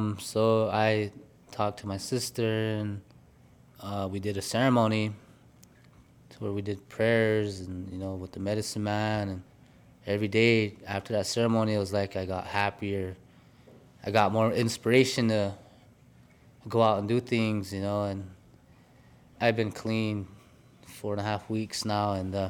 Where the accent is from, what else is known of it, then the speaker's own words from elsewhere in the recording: Manderson, South Dakota, United States; I'm from Manderson, South Dakota, on the Pine Ridge Indian Reservation.